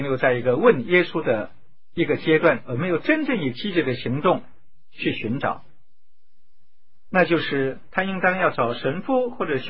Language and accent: Chinese; China; 我们中国人古代呢，关于这样的历史也很多